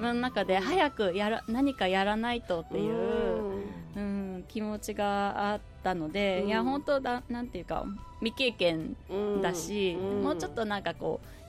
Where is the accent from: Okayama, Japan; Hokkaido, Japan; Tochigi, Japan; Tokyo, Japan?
Okayama, Japan; あの笠岡市って私の地元の隣の市なので、